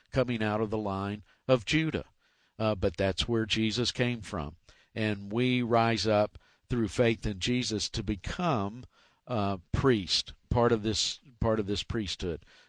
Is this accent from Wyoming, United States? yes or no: no; Marietta, Georgia, United States; born there; Well, I was born in Marietta, Georgia, in Kenistone Hospital, October 15th, 1958.